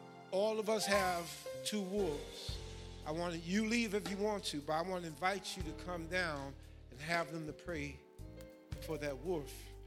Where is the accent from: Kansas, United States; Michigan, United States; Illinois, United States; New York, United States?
New York, United States; New York City; I grew up in Harlem, New York.